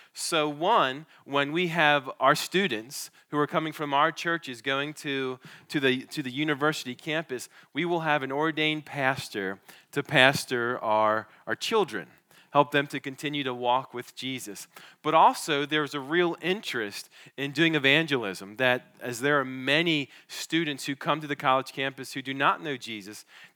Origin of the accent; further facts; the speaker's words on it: Maryland, United States; I grew up in Maryland, and I went to Westminster High School. Westminster is about 20 miles south of Gettysburg, Pennsylvania